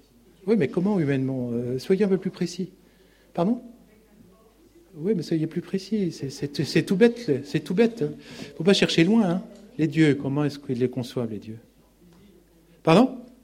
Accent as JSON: {"language": "French", "region": "Grand Est", "country": "France", "said": "Bon, vous savez, moi je viens d'Alsace, il n'y a pas de libres penseurs là-bas, c'est en haut à droite, c'est connu."}